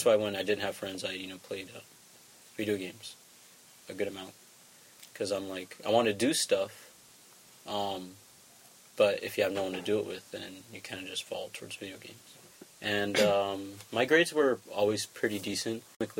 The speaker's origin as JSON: {"language": "English", "town": "Sumland", "country": "United States", "tie": "born or raised there", "also_born_or_lived": "Iowa", "said": "I first grew up in Sumland, I would say, even though I was born in Iowa. My only memories are from Sumland. And then we started moved to Avenue 56."}